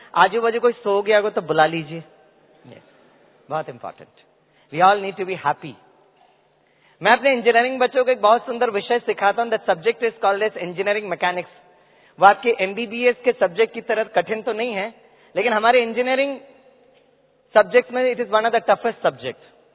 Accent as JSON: {"language": "Hindi", "town": "Mumbai", "region": "Maharashtra", "country": "India", "said": "हम मुंबई से आए हुए हैं, मुंबई के लोगों का एक संस्कार है रिटर्न टिकट बुक करने का"}